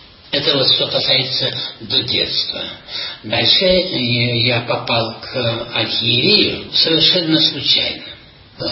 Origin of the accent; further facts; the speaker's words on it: Penza Oblast, Russia; Я родом из Пензенской губернии, и там проживал свое детство, вначале в деревне, потом в райцентре.